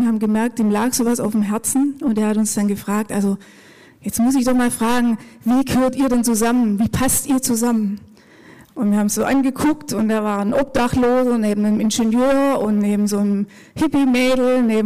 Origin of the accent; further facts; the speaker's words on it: Baden-Württemberg, Germany; Ich bin im Schwarzwald aufgewachsen, ziemlich pietistischen Elternhaus